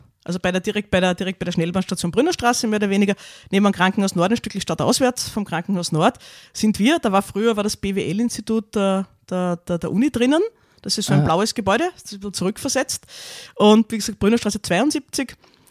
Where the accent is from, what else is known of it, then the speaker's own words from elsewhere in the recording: Vienna, Austria; also ich bin schon lange in Floridsdorf, meine Eltern wohnen auch in Floridsdorf, aber ursprünglich komme ich aus Favoriten, ja.